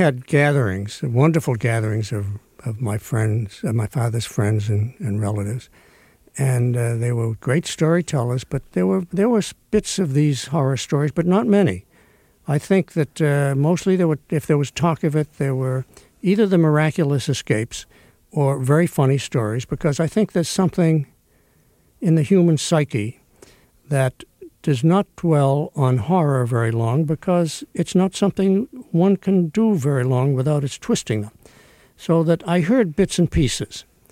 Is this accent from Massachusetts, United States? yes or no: yes; Stoneham, Massachusetts, United States; when I was a kid growing up in Stoneham, Massachusetts, I wanted more than anything else to be called Bill Summers and to look like Clark Gable.